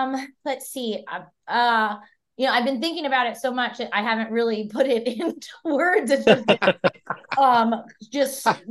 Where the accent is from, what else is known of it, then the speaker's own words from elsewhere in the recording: San Antonio, Texas, United States; now in Austin, United States; I'm from San Antonio. I'm from San Antonio, Texas.